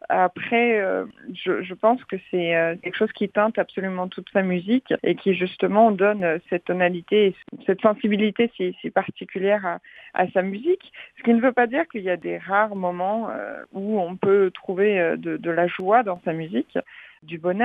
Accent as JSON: {"language": "French", "country": "France", "tie": "born there", "said": "j'ai du sang russe beaucoup en moi, même si je suis née en France et j'ai un nom très français et j'ai une culture française, mais ma famille vient de là-bas et j'ai grandi avec aussi d'une certaine façon la culture russe et la musique russe."}